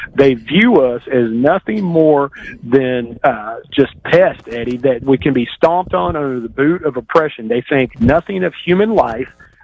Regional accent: Atlanta, Georgia, United States; Down in my hometown of Atlanta

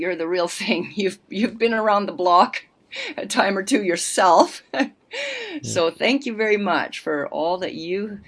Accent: Edmonton, Alberta, Canada; after the family moved to Edmonton, and then, you know, I grew up in Edmonton, Alberta.

